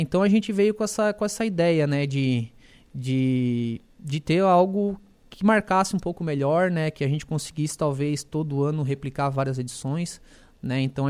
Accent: Cocal do Sul, Santa Catarina, Brazil; Eu sou de Cocal, não tô nem em Criciúma e não tô nem em Uruçanga.

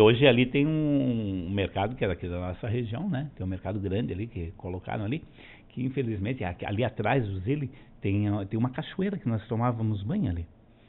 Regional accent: Florianópolis, Santa Catarina, Brazil; moved away; Eu já estou há muitos anos, né, que eu saí de Florianópolis, né?

